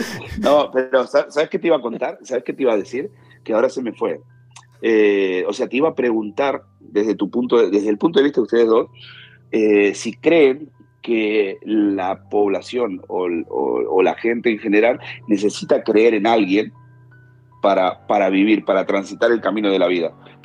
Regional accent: Argentina; cuando yo era niño, nosotros en Argentina, yo soy de Argentina

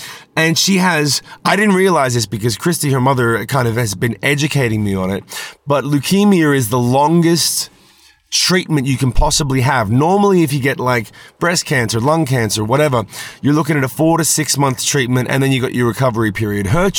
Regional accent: Australia; I'm from Australia.

